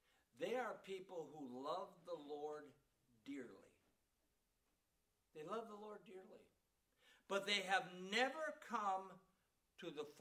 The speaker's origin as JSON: {"language": "English", "region": "Wisconsin", "country": "United States", "tie": "born or raised there", "said": "I'm proud that I grew up in Wisconsin. I'm proud I'm a cheesehead."}